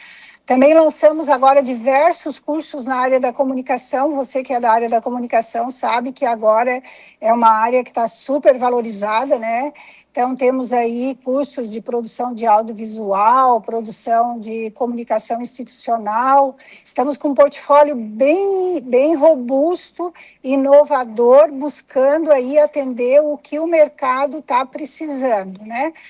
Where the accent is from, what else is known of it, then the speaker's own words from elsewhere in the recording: Urussanga, Santa Catarina, Brazil; born there; moved away; Sim, eu sou de Uruçanga. Eu não moro mais em Uruçanga há algumas décadas, mas eu sou nascida em Uruçanga, tenho irmãos que moram em Uruçanga, sou da terra.